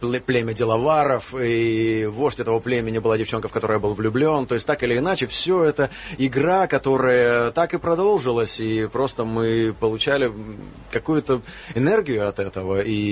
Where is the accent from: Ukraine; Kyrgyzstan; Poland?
Kyrgyzstan; Issyk-Kul Region; Я родился в горах, в Киргизии, на озере Иссык-Куль. Я пробыл очень много времени в детстве и потом еще в юности.